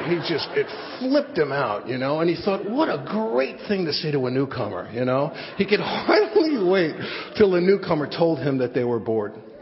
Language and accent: English; New York City, New York, United States; born or raised there